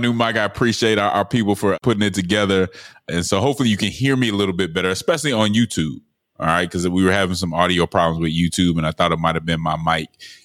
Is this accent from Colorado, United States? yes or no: yes; Denver, Colorado, United States; I'm from Denver, number one, but KC got a lot of other stuff going on right now.